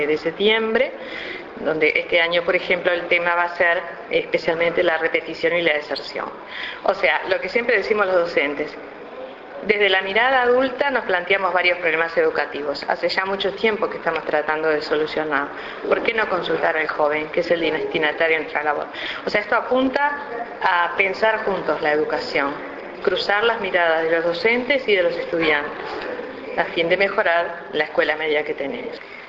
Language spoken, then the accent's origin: Spanish; Uruguay